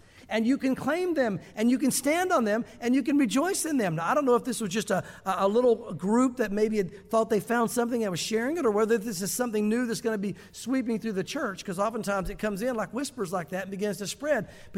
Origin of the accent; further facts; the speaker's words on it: the South, United States; because again, growing up in the South, I still hear this from time to time